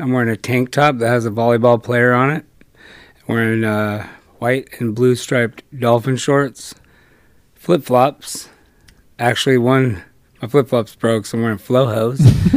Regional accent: Newport Beach, California, United States; born there; Well, first of all, I was born in Newport Beach at Hoag Hospital.

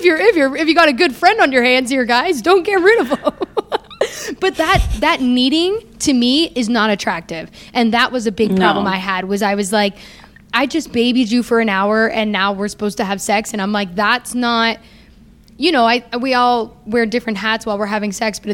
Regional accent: Canada; we're both Canadian

